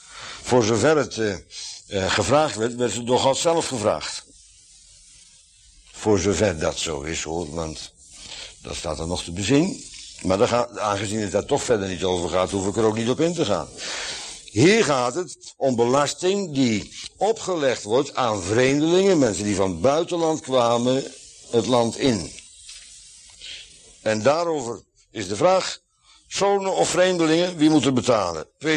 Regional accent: Netherlands; Ik ben een Nederlandse inboorling, zo heet dat. Ik ben in Nederland geboren en getogen, een Nederlands burgerrecht. Dus dan ben ik autochtoon weer. Gewoon inheems.

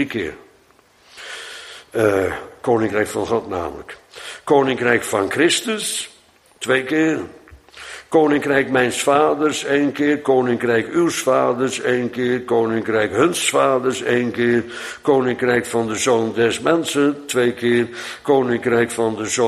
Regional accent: Bodegraven, South Holland, Netherlands; born there; Neemt niet weg dat het dorp waar ik geboren ben, is ooit uitgeroeid door de Fransen. Bodegraven.

